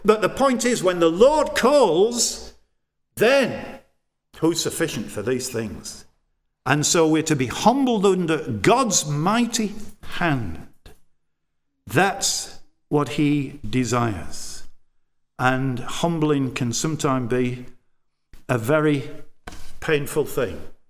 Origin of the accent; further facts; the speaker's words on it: Yorkshire and the Humber, United Kingdom; I'm a Yorkshire lad, actually.